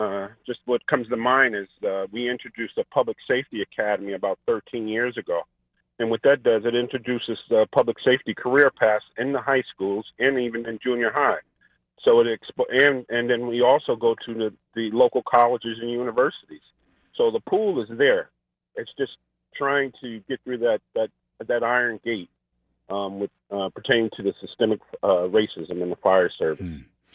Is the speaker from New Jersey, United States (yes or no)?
no; New Haven, Connecticut, United States; thinking about where I grew up, and I grew up in New Haven, Connecticut, and the firehouse that I was assigned to, it's exactly where I grew up.